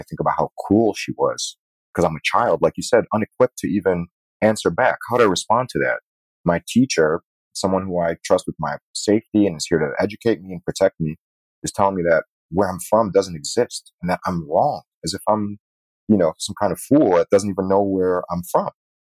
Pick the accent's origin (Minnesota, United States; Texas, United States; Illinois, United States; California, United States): Illinois, United States; Chicago; born there; I was born in Chicago, I'm Palestinian.